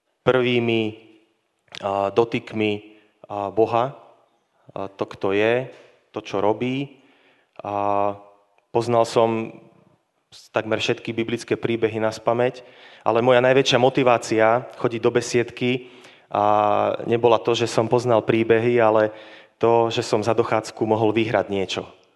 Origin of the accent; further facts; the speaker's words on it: Banská Bystrica Region, Slovakia; pochádzam zo stredného Slovenska, z jednej dedinky malebnej od Zvolena, kde som sa narodil a vyrastal som na dedine.